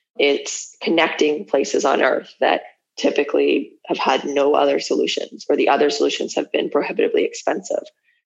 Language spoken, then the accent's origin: English; Manitoba, Canada; Where I grew up in Manitoba, in Canada, as soon as you go outside of Winnipeg, there's basically no cell connectivity. And there's farmlands for days and days and days across the prairies.